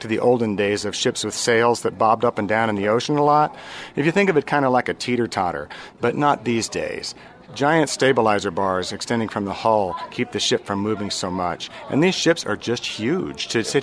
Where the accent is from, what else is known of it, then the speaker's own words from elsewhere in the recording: Orlando, Florida, United States; I'm from Orlando.